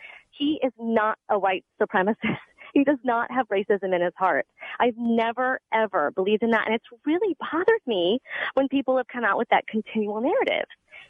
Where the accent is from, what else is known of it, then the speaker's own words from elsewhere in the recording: New Jersey, United States; No, I don't. I was raised in Jersey.